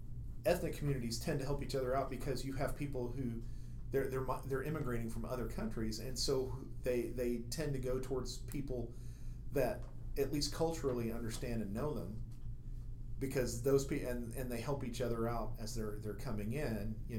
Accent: United States; now in Ohio, United States; as a kid, I felt a lot more proud of being an American than I do today.

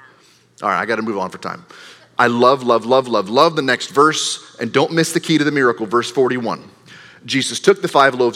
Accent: Maryland, United States; If you're visiting this morning, I'm originally from Maryland.

